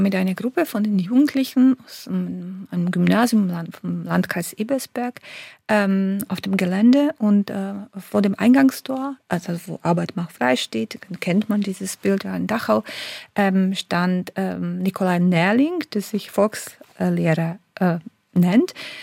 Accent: Slovakia; darunter auch meine Heimat, die Slowakei

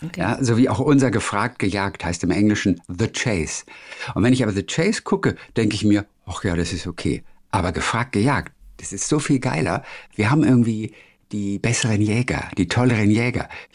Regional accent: Germany; Aber das wirkte peinlich irgendwie, also für mich so, als Deutsche.

